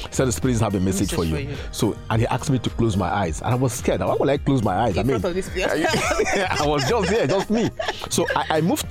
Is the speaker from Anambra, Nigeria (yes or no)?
no; Abia, Nigeria; I'm from Abia State.